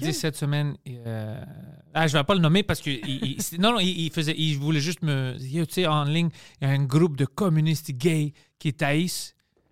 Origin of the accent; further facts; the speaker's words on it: Montreal, Quebec, Canada; Tu sais, je viens de Parkex.